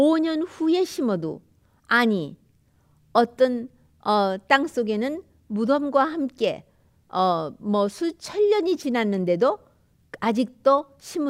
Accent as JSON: {"language": "Korean", "town": "Changcheon-dong", "region": "Seoul", "country": "South Korea", "tie": "born or raised there", "said": "저는 창천동이라는 곳에서 이화대학과 연희대학이 있는 그 근처의 동네입니다. 거기서 어린 시절을 자랐습니다."}